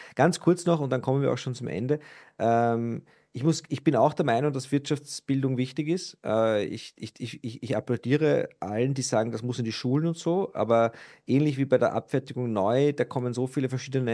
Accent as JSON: {"language": "German", "country": "Austria", "said": "Du konntest früher bei uns in Österreich, konntest du ja nicht mal deine Kreditkartenschulden rollieren."}